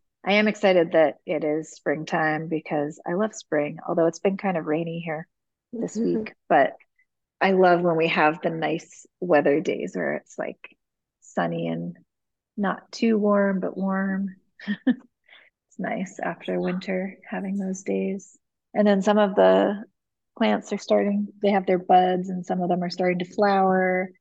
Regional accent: Hudson, New York, United States

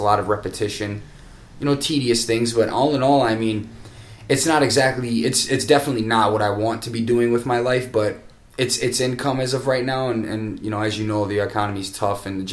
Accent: Buffalo, New York, United States; I came out here from Buffalo, and, you know, just things were tough out there.

